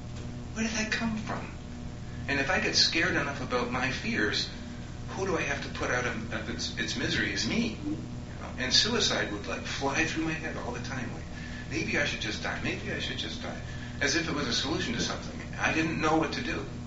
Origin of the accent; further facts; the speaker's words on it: Massachusetts, United States; I'm from Massachusetts. And I ought to be talking like this because I'm from Massachusetts